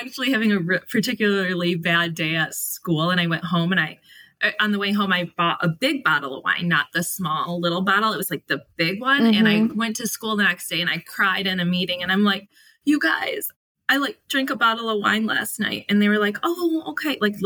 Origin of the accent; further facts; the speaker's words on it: Sheboygan, Michigan, United States; I'm from Sheboygan, Michigan.